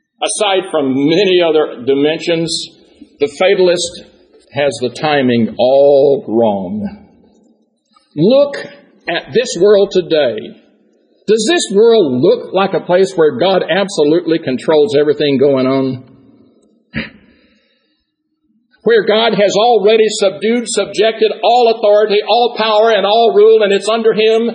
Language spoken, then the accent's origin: English; Deep South, United States; when you're a child growing up in the Deep South in the 1940s and 50s